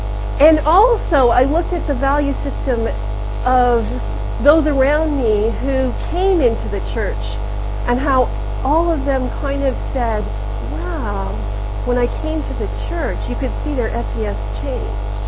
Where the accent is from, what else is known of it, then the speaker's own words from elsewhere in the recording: Canada; born there; English is a second language; I was born in Canada, and my parents were both immigrants.